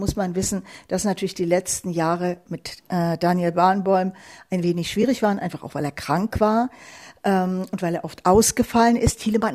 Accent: Berlin, Germany; Thielemann ist, sage ich als Berlinerin, eben auch ein Berliner, sogar aus Wilmersdorf.

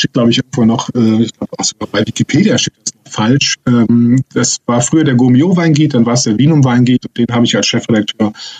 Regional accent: Cologne, North Rhine-Westphalia, Germany; Ja, und als gebürtiger Kölner lebe auch immer noch in Köln und bin mit Karneval groß geworden.

